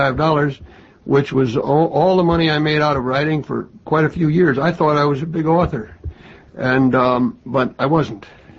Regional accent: San Antonio, Texas, United States; born there; I was born in San Antonio, Texas.

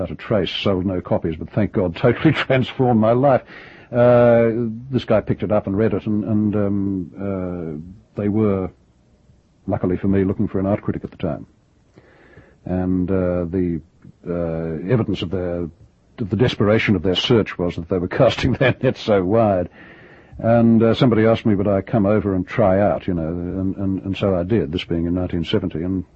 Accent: Australia; now in Europe; growing up in Australia, one's fundamental culture, you know, sort of high culture dreams were, of course, European

